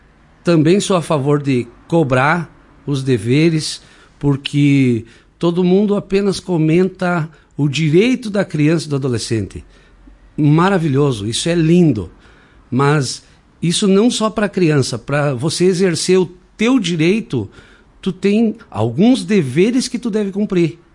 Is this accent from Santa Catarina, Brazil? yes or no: no; Viamão, Rio Grande do Sul, Brazil; born there; also born or lived in Getúlio Vargas; eu sou natural de Getúlio Vargas. Muito cedo saí de lá, fomos morar com a família em Viamão. E ao final de 94, eu retornei para a região, Erechim